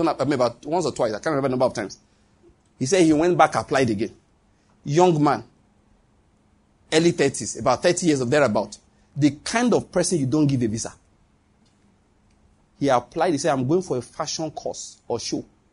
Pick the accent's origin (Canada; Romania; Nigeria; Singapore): Nigeria; Enugu, Enugu State; I said, I'm sorry, I come from Enugu. I will not be able to come back on Tuesday.